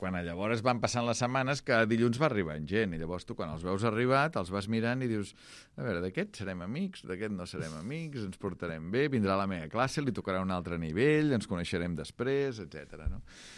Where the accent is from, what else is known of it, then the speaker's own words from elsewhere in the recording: Taradell, Catalonia, Spain; now in Barcelona, Spain; No diràs de Taradell, per motius obvis, de Barcelona. Jo visc a Barcelona, puc dir-ho, no sóc d'aquí, diguem, però visc a Barcelona, podria dir-ho.